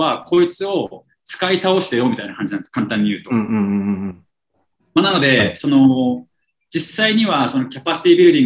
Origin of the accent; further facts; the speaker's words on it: Nepal; Japanese is a second language; もちろん同じネパール人として同じ言語を話して助けてもらう部分もあるんですけど